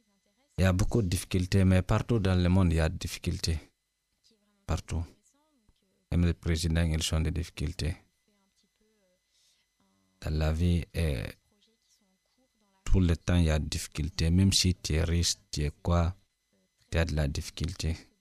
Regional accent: Guinea; moved away as an adult; now in Tours, France; Je suis guinéen, Guinée-Conakry. Je suis arrivé en France, ça fait 10 mois, 11 mois comme ça, le 1er juillet 2021. Je suis arrivé directement à Tours ici, par hasard.

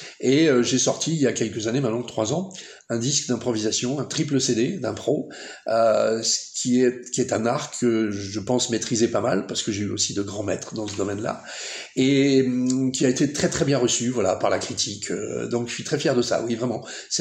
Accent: Richelieu, Centre-Val de Loire, France; je suis natif de Richelieu, en Indre-et-Loire, et c'est là où tout a commencé pour moi. Donc il y aura 60 ans, j'ai 65 ans maintenant, j'étais enfant de chœur à l'église

